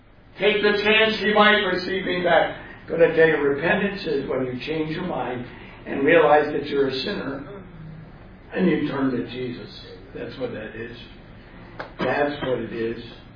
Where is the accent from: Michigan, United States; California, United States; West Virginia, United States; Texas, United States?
Michigan, United States; Vassar; I'm from Vassar, Michigan. Talk about podunk.